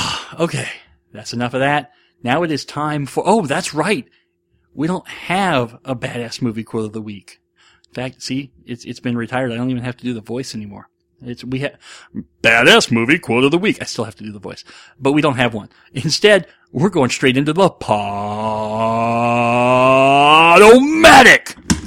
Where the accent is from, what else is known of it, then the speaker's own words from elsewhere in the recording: United States; Because I'm an American, damn it.